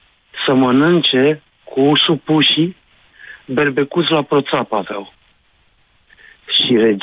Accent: Craiova, Dolj, Romania; din Craiova.

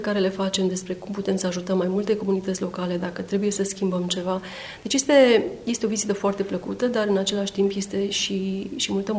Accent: Cluj-Napoca, Cluj County, Romania; Și am spus: nu, sunt de la Cluj.

